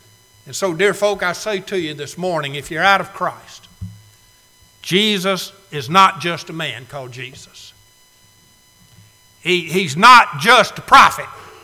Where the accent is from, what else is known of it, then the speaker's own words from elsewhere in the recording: Alabama, United States; And I've told you before, as a boy growing up in Alabama, I heard my daddy or my granddaddy quote that verse.